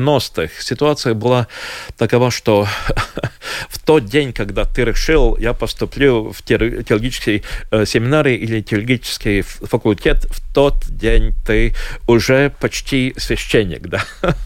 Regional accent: Latvia; или атмода, как мы говорим в Латвии, да

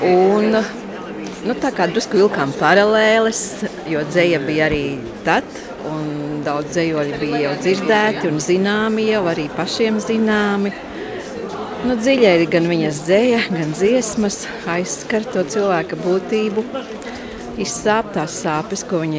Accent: Lubāna, Madona Municipality, Latvia; mēs esam no Broņislavas Martuževas puses, no Lubānas

